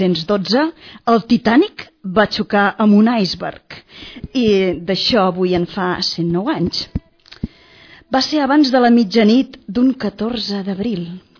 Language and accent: Catalan; Barberà de la Conca, Catalonia, Spain; sóc de Barberà de la Conca